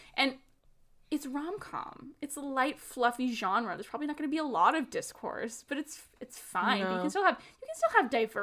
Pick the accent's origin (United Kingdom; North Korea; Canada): Canada; we're both Canadian.